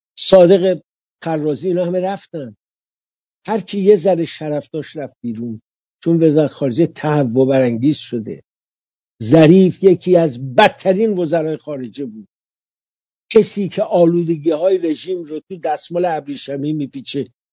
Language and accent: Persian; Iran; آیا ما حق داریم که ادعا کنیم که ما ایرانی هستیم؟